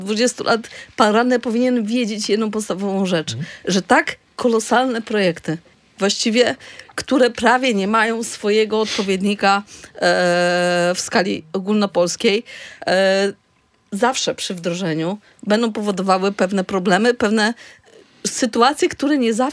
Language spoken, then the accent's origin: Polish; Gdańsk, Pomeranian Voivodeship, Poland; jestem z Gdańska